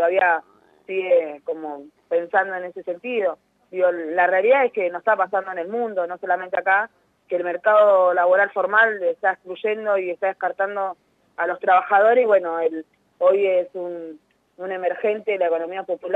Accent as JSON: {"language": "Spanish", "town": "Villa Fiorito", "region": "Buenos Aires Province", "country": "Argentina", "tie": "born or raised there", "said": "nací y vivo en Villa Fiorito"}